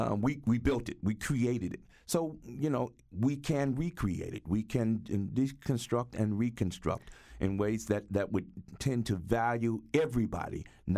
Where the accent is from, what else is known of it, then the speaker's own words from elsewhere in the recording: St. Louis, Missouri, United States; now in Connecticut, United States; Moral Monday Connecticut happened because I'm from St. Louis, and in August 9th, 2014, Mike Brown was killed, and I was called to come home.